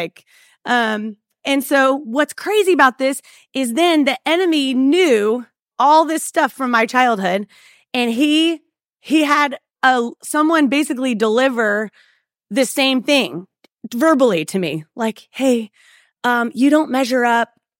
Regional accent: California, United States; now in Nashville, United States; I'm from Southern California. My husband and I met in college, and he decided that it would be great to come to grad school here at Belmont University.

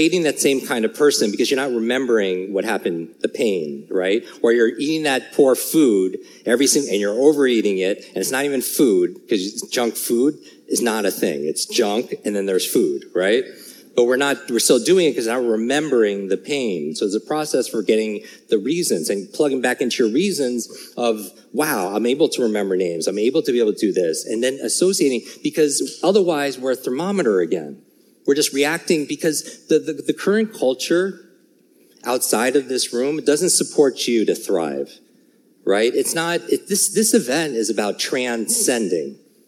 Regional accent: New York, United States; I grew up in the Northeast, in New York. I despise the cold

